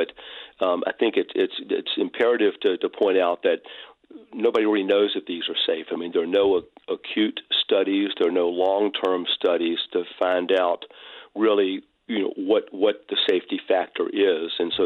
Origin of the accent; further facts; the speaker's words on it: Richmond, United States; I grew up in Richmond too.